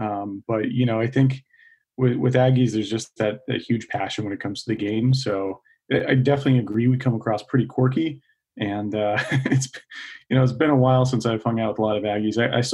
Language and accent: English; Plano, Texas, United States; moved away as an adult; now in San Francisco, United States; Yeah, close, up by Plano, so North Dallas. So I grew up in Plano. I moved out to San Francisco in January 2013